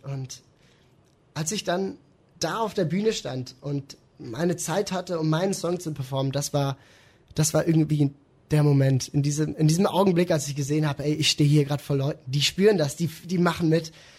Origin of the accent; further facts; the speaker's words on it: Basel, Basel-Stadt, Switzerland; Es geht um meine Heimat, es geht um Basel